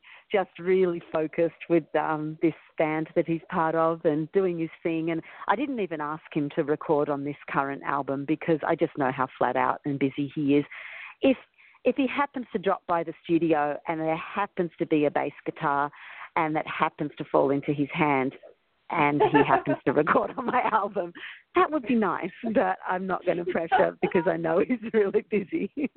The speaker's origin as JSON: {"language": "English", "region": "Victoria", "country": "Australia", "said": "Well, remember, I'm Australian. Melbourne gets really hot."}